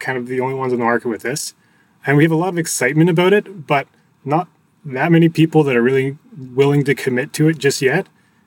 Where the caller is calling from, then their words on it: Vancouver, British Columbia, Canada; I'm calling from Vancouver, Canada